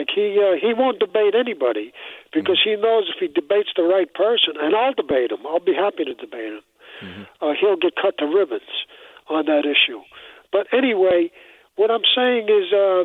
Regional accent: Manhattan, New York, United States; Also, when I was born and raised in Manhattan, Steve, and the churches in Manhattan, especially the Catholic churches, they're huge.

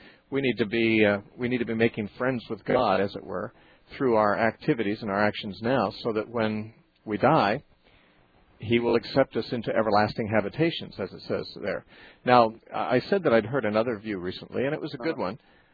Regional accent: Santa Cruz, California, United States; Okay, next we're going to talk to Deborah from Santa Cruz, California, my hometown.

